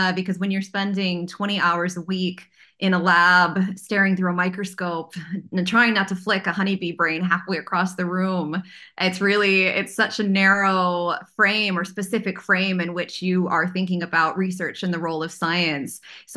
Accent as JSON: {"language": "English", "town": "Champaign", "region": "Illinois", "country": "United States", "tie": "born or raised there", "said": "So I grew up in Champaign, Illinois. So very much in the heart of the cornfields, but a nice university town."}